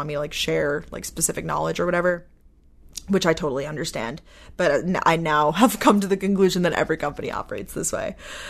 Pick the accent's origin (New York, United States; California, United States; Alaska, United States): New York, United States; Long Island; also born or lived in Georgia; now in Boston, United States; But I moved from Georgia up here to Boston. I'm originally from Long Island. I know I'm all over the place, but now I'm here in Boston and I do love the city.